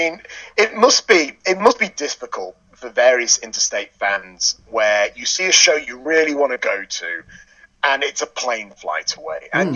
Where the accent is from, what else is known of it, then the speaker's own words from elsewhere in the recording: England, United Kingdom; I think thankfully being English has actually weirdly helped me in this.